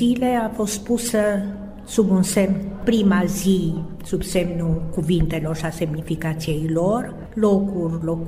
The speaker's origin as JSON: {"language": "Romanian", "town": "Botoșani", "region": "Botoșani County", "country": "Romania"}